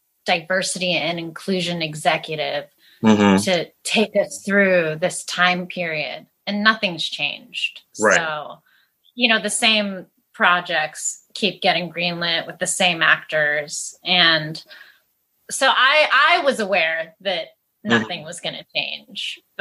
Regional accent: Pennsylvania, United States; I'm from Pennsylvania. So watching my home state kind of pull through in a clinch was really satisfying.

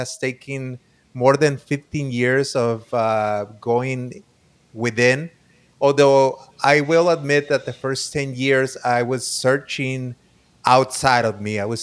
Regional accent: Tijuana, Baja California, Mexico; I was born and raised in Tijuana, Baja California, Mexico. Currently, I reside with my family

